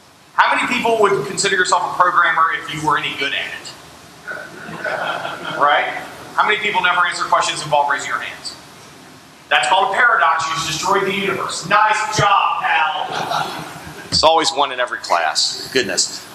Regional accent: Cambridge, Virginia, United States; born there; So I was born in Cambridge, Virginia. No, you haven't heard of it. There were not many people there, no four-lane roads, no McDonald's, not a single luxury.

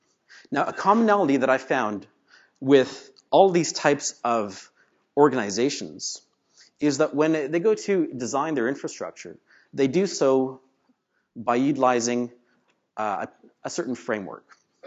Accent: Canada; now in Toronto, Canada; I'm from Canada, by the way. I've gone all across the country, but I'm currently in Toronto.

